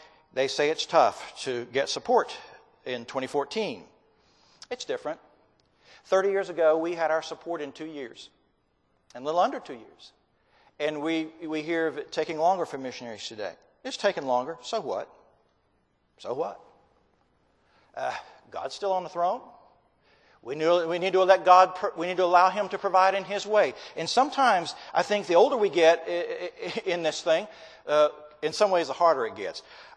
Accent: North Carolina, United States; I'm from North Carolina.

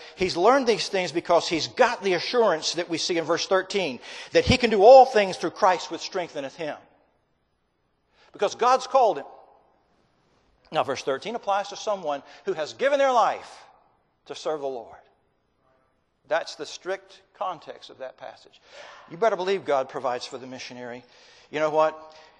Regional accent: North Carolina, United States; I'm from North Carolina.

